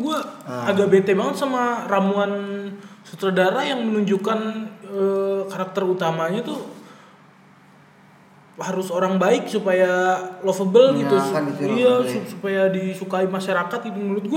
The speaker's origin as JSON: {"language": "Indonesian", "town": "Depok", "region": "West Java", "country": "Indonesia", "tie": "born or raised there", "said": "Soalnya kan gue waktu SD itu di Depok situ kan"}